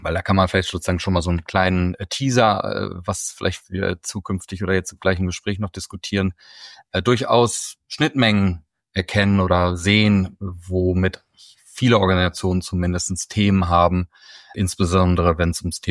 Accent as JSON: {"language": "German", "town": "Bielefeld", "region": "North Rhine-Westphalia", "country": "Germany", "tie": "born there", "lives_now": "Hamburg, Germany", "said": "schöne Grüße aus Hamburg, gebürtig aus Bielefeld."}